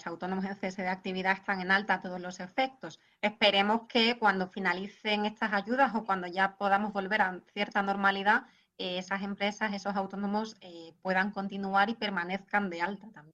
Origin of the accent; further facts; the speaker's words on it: Jerez, Andalusia, Spain; yo que soy de Andalucía, en Jerez, donde viven mis padres